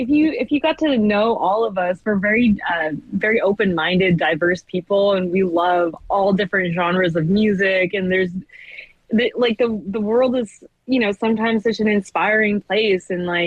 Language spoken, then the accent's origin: English; Alberta, Canada; I am not Francophone. I'm actually from Alberta. My French is atrocious